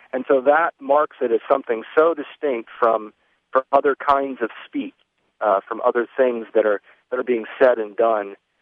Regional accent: the South, United States; Yeah, I grew up in the South

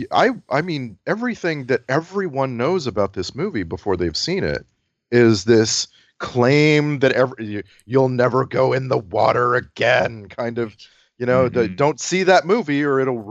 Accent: South Padre Island, Texas, United States; Like, I grew up on South Padre Island in the Gulf of Mexico

